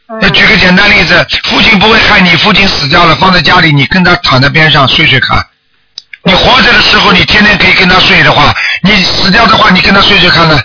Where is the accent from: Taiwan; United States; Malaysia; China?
China; 什么现在为什么我们中国人这么强啊？